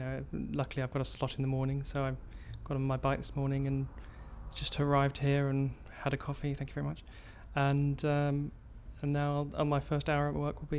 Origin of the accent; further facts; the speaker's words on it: London, United Kingdom; I'm 37 and I'm from London.